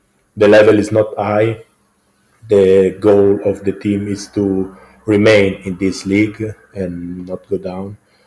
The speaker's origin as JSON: {"language": "English", "town": "Pescara", "region": "Abruzzo", "country": "Italy", "second_language": "English", "said": "Yes, I'm from Pescara"}